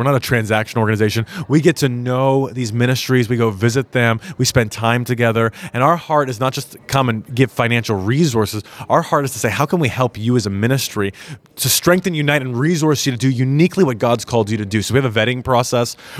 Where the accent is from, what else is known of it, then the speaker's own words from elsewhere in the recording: Toronto, Ontario, Canada; Yeah, so I'm born in Toronto, Canada, raised as a Canadian.